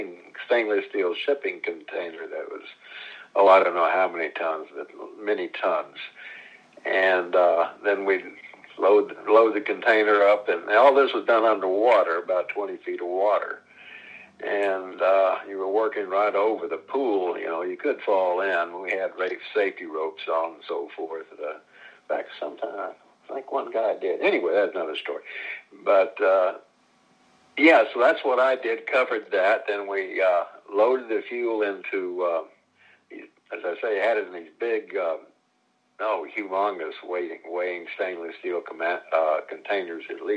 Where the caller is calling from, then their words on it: Daly City, California, United States; I'm in, where am I, Daly City, California